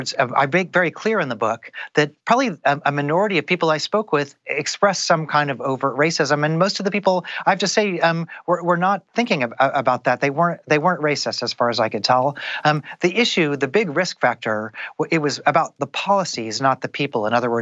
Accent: Kansas City, Missouri, United States; now in Tennessee, United States; I'm somebody who's from the Midwest. I grew up in Kansas City. I live in Tennessee.

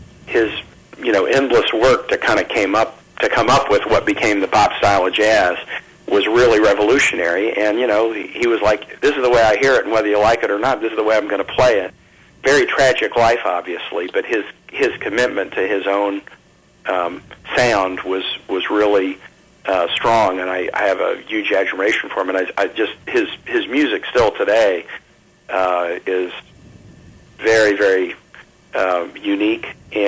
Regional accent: Kansas City, Missouri, United States; I grew up in Kansas City, and so the Kansas City jazz scene was something that, you know, you become aware of pretty early.

